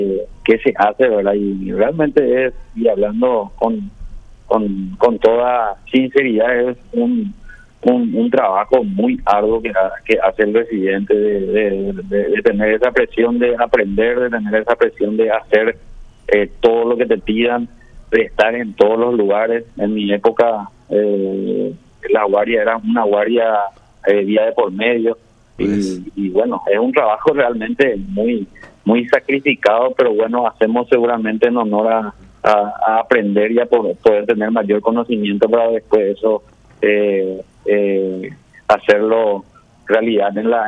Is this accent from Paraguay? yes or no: yes; Asunción, Paraguay; born there; moved away as an adult; now in Canindeyú, Paraguay; Yo soy nacido en Asunción, pero ya adoptivo en Canindeyú.